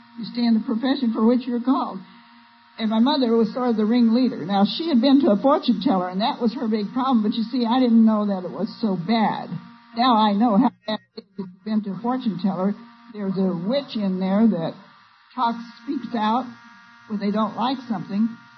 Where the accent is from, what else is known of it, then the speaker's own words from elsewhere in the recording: Illinois, United States; also born or lived in Missouri; now in California, United States; Now, I love Southern California. I grew up in Illinois and Northern Missouri, and I didn't like the weather there